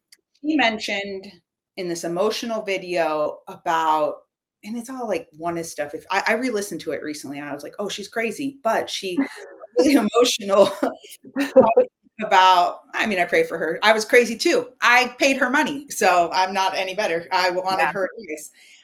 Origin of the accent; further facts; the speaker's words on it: Cuba; I grew up in Cuba.